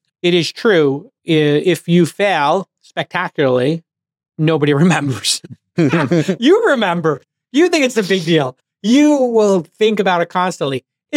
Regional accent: Brooklyn, New York, United States; I'm a kid from Brooklyn who somehow figured out at a very early age how to start his own magazine

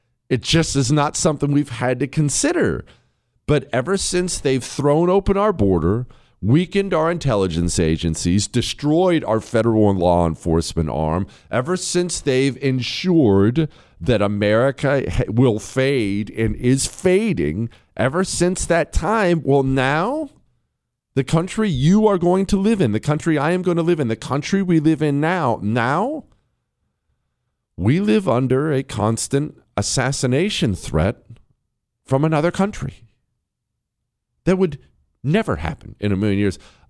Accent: United States; And this is one of the things as Americans, me, I'll make it about me, as an American, this is one of those things that I have not really dwelled much on in my life.

